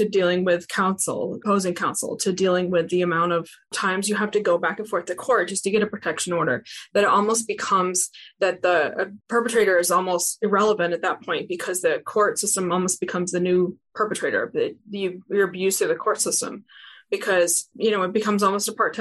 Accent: Maine, United States; now in Louisiana, United States; I'm not from here. I'm from Maine.

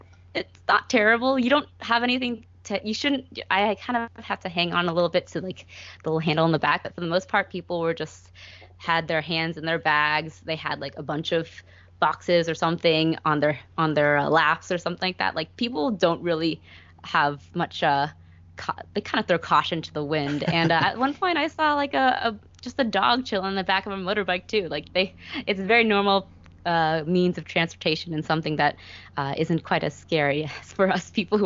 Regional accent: United States; when I was growing up in America and had to correct my substitute teachers every time when they mispronounced my name.

